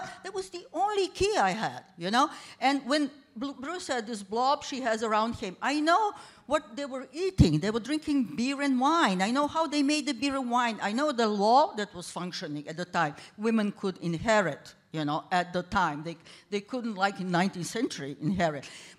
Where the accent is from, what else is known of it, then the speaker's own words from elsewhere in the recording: Egypt; I grew up in Egypt and was obsessed with this figure, you know.